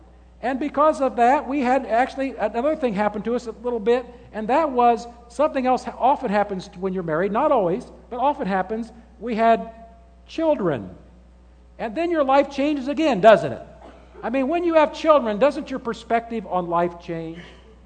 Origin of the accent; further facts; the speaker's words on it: Logansport, Indiana, United States; I grew up in Logansport. At Logansport, you're either Catholic or something else.